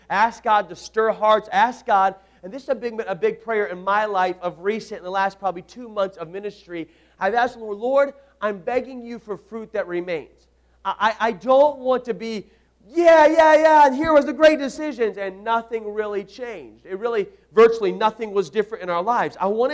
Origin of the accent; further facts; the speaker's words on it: Tucson, Arizona, United States; I grew up in Tucson, Arizona, and in northern Arizona is a place called Slide Rock State Park.